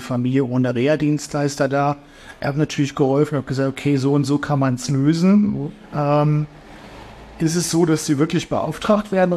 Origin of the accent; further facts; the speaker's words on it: Achim, Lower Saxony, Germany; Heute bin ich in Achim, da wo ich groß geworden bin